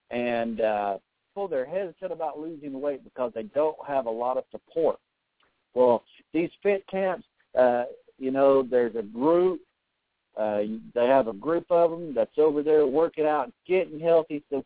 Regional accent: the South, United States; accent: southern; Is that my southern accent coming again?

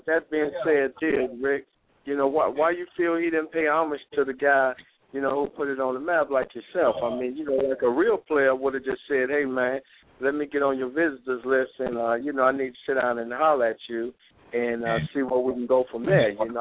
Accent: Detroit, Michigan, United States; Like you said, you just left my hometown, Detroit, put in a lot of work down there with the youth and the people, and we're proud of that.

